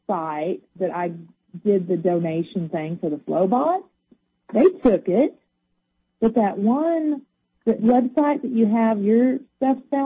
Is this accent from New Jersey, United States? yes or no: no; Kansas City, Missouri, United States; I was raised on Polish Hill in Kansas City